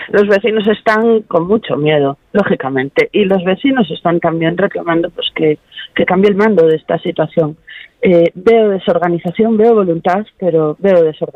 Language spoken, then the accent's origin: Spanish; Galicia, Spain; en mi pueblo pues se cierran los centros de salud de Chandrexa, de Queixa y de San Xan de Río